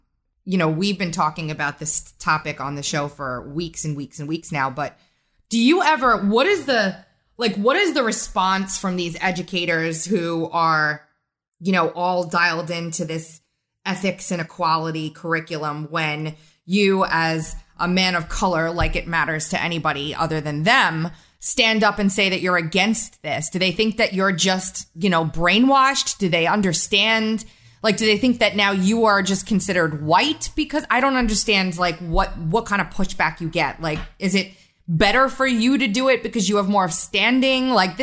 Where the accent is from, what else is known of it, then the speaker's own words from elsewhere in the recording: Massapequa, New York, United States; And I grew up in Massapequa.